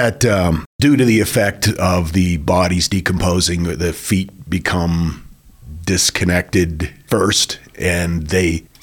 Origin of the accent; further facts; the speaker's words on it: Liverpool, North West England, United Kingdom; now in Lancashire, United Kingdom; I'm from Liverpool and live in Lancashire.